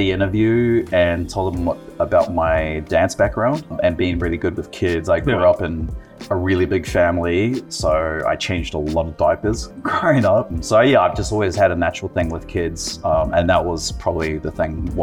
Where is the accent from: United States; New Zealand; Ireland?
New Zealand; Auckland; now in Australia; I'm originally from New Zealand, born and raised in Auckland. I moved to Australia in 2003, pursuing a career in dance